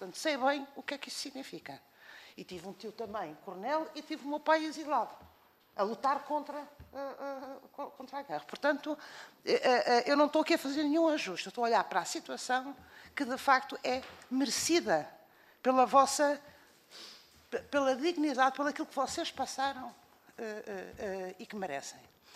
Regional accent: Portugal; que nós, obviamente, como portugueses, temos que honrar e temos que agradecer

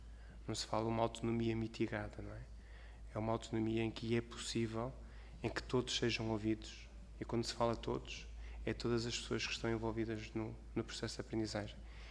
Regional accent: Porto, Portugal; Eu venho do Porto, somos vizinhos.

